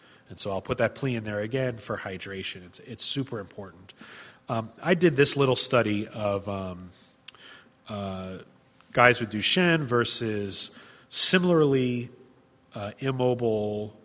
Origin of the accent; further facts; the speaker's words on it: United States; between the steroids and just in general being an American, we don't get good nutrition